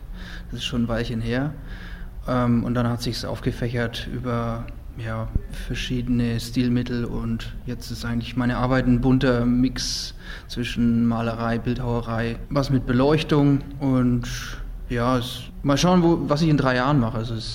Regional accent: Nuremberg, Bavaria, Germany; born there; ich bin in Nürnberg geboren.

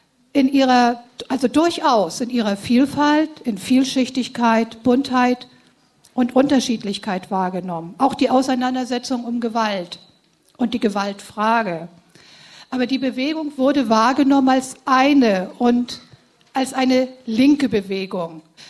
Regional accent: East Germany, Germany; Viele von denen haben ja, also bei uns im Osten, halt die DDR erlebt.

